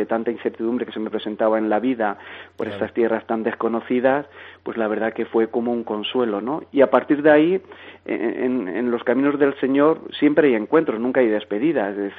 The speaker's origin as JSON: {"language": "Spanish", "town": "Bullas", "region": "Region of Murcia", "country": "Spain", "tie": "born or raised there", "moved": "as an adult", "lives_now": "Fuerteventura, Spain", "said": "ha sido desde mis orígenes hasta con 27 años que me vine de Murcia a Fuerteventura sin conocer la realidad de las Islas Canarias"}